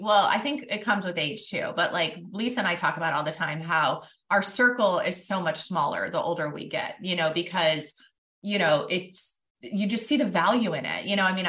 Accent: Kansas City, Missouri, United States; So I'm originally from Kansas City.

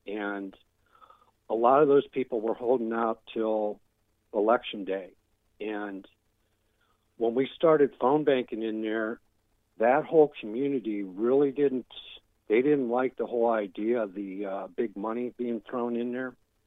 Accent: Ohio, United States; now in Tucson, United States; being from that as a kid, I grew up in Ohio, and my grandparents lived in Western Pennsylvania

